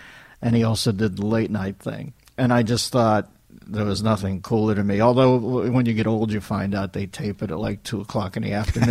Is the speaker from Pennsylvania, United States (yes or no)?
yes; Pittsburgh, Pennsylvania, United States; I grew up in Pittsburgh, and the late night guy was a guy named Chili Billy Cardilli, Bill Cardill.